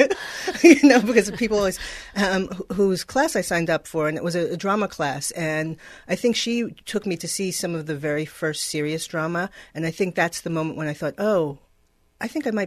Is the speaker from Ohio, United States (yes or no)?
no; New York City, New York, United States; Well, I grew up in New York City